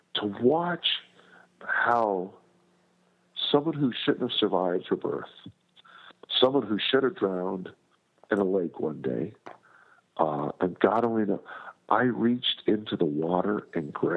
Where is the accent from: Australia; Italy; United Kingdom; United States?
United States; South San Francisco, California; I grew up in South San Francisco when discus throwing was really a big deal.